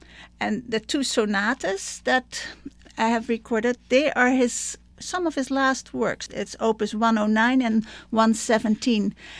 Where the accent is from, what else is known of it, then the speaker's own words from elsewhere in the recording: Netherlands; And I grew up in Holland.